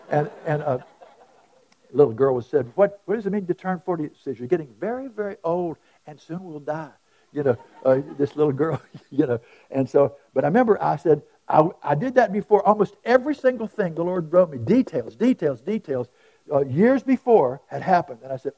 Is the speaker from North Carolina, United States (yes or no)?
yes; North Carolina, United States; I was in Texas, and I'm from North Carolina.